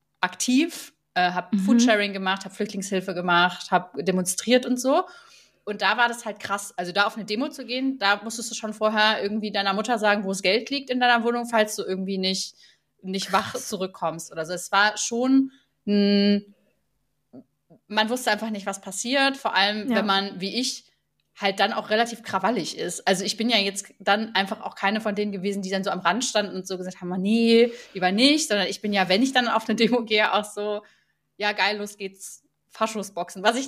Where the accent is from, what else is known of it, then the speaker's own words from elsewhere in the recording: North Rhine-Westphalia, Germany; ich bin nicht in Dortmund aufgewachsen, sondern in einem Dorf neben Dortmund